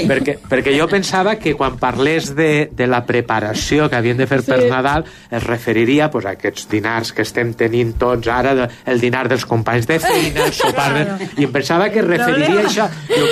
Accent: Xixona, Valencian Community, Spain; jo haig d'estirar cap a casa, sabeu que sóc de Xixona

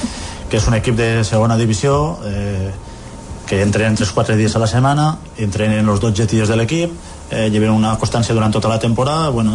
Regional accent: Fabara, Aragon, Spain; jo vinc de Favara

